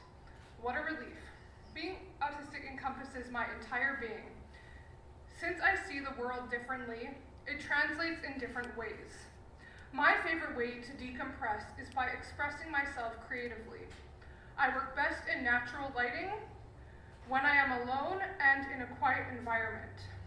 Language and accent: English; Vancouver, British Columbia, Canada; born there; I was born in Vancouver, BC.